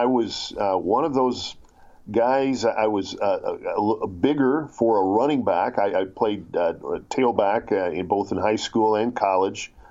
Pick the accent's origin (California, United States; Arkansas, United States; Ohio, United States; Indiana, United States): Indiana, United States; Plainfield; born there; I was born in Plainfield, Indiana. There were 8 kids in my family growing up within the span of just over 10 years.